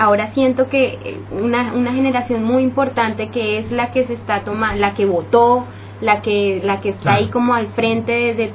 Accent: Colombia; pues, como colombiano, y me incluyo

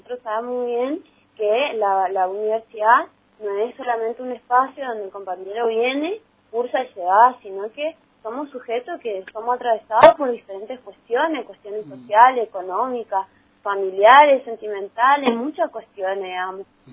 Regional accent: Garupá, Misiones, Argentina; Yo soy de Arupá, de Santa Inés, y por ahí muchas veces la información no llega, es más porque no hay señal y cosas así

